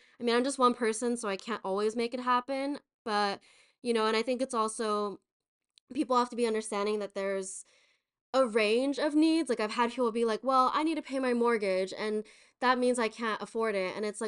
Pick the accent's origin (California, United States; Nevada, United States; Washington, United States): California, United States; So I'm originally from the Inland Empire. So for those of who don't know, that's east of LA. But I kind of just tell people LA because it's easy.